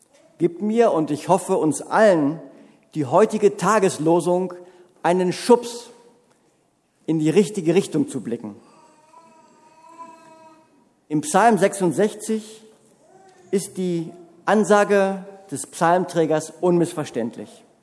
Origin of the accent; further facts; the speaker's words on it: North Rhine-Westphalia, Germany; als Westfale in Oberfranken richtig zu sein